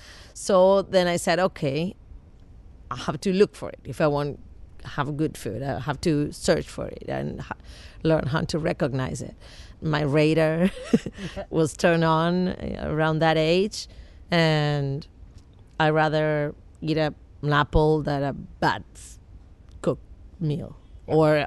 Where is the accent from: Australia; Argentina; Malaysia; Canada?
Argentina; I'm from Argentina. I cook.